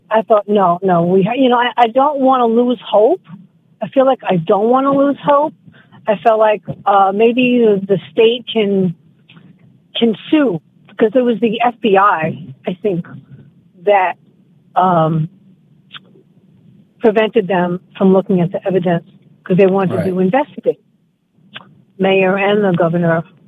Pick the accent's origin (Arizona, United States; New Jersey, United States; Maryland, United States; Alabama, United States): Maryland, United States; Takoma Park; I'm from Tacoma Park.